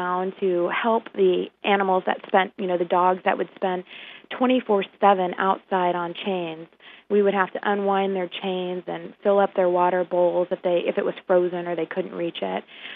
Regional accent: Kansas, United States; Well, I think I'm your average American. I grew up in Kansas. I ate meat and went to the rodeo

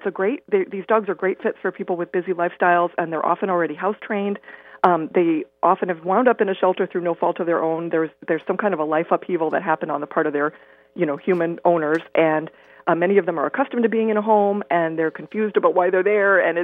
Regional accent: Largo, Florida, United States; Yes, I grew up in the Tampa Bay area. I actually grew up in Largo, Florida, and attended Largo Middle School, Largo High School, USF.

